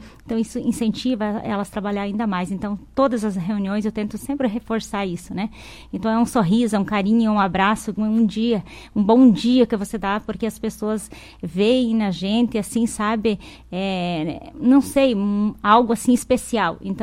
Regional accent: Ponta Serrada, Santa Catarina, Brazil; born there; now in Santa Teresa, Brazil; Eu sou nascida em Santa Catarina, Ponta Serrada, mas antes de morar em Santa Teresa, vir para Santa Teresa, eu morava em Serranópolis do Iguaçu.

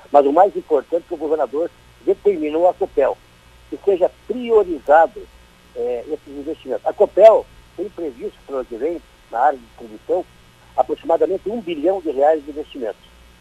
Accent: União da Vitória, Paraná, Brazil; Eu sou natural de União da Vitória, onde fui prefeito

